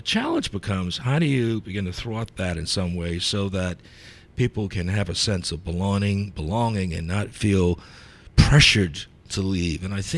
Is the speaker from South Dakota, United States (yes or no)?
no; South Carolina, United States; I grew up on Ashley Avenue near Hugie, between Hugie and Moutrie.